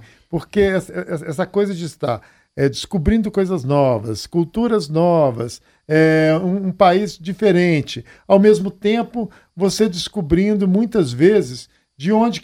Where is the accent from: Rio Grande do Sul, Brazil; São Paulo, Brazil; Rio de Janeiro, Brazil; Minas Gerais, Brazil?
Minas Gerais, Brazil; Belo Horizonte; porque eu sou mineiro, sou de Belo Horizonte, todo mundo sabe disso